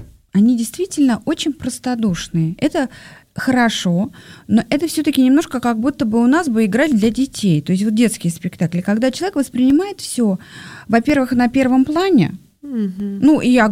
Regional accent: Saint Petersburg, Russia; Питер же все-таки вторая столица, и я сама из Питера.

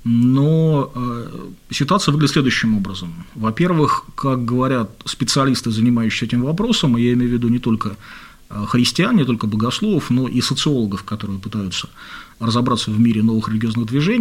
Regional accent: Vyborg, Leningrad Oblast, Russia; когда я еще жил в родном городе Выборге

